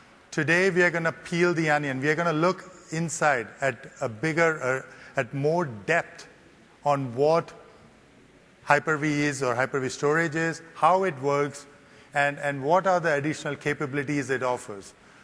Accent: India; accent: Indian; English is a second language; also born or lived in United States; now in Europe; I grew up in India, so I learned the Queen's English in an Indian accent, then spent about 20 years in US, so my accent got an Indo-American twist. And now I'm in Europe

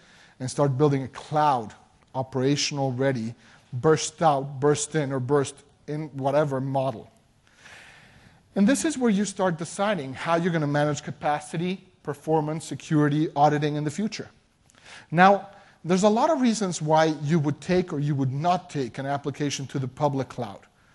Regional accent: Mexico; I mean, look, I come from Mexico

